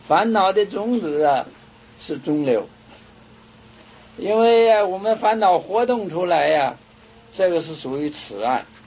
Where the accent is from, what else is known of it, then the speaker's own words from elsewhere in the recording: China; 因为我们这个汉人呢、啊，中国不对这个现这个字，我们感觉不怎么尊贵，这个名字不够尊贵。我们中国人呢、啊，对于说这个经啊，我们有尊重心。